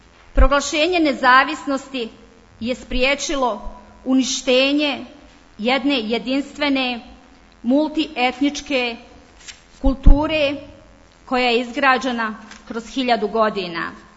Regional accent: Bosnia & Herzegovina; smo mi, kao Bosanci i Hercegovci, očuvali svoj identitet

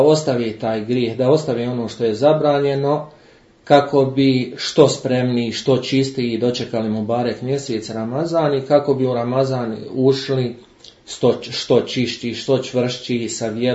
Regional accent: Striježevo, Bosnia & Herzegovina; born there; rođen sam u Striježevu 14.9.1976. godine

